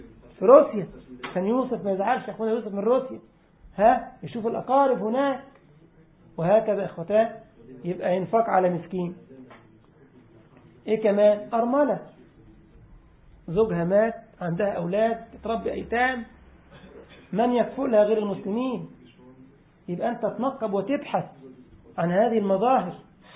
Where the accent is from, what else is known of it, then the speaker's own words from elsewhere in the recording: Egypt; في بلادنا اللي ممكن جاء من المغرب، جاء من الجزائر، جاء من تونس، جاء أنا جاي من مصر، ده جاي من ليبيا